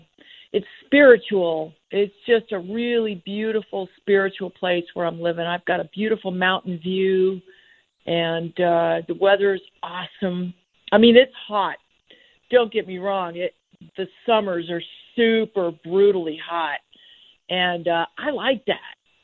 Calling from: Arizona, United States; I'm joining you from the Arizona desert.

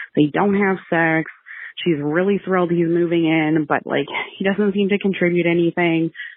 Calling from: Canada; I'm calling you from Canada.

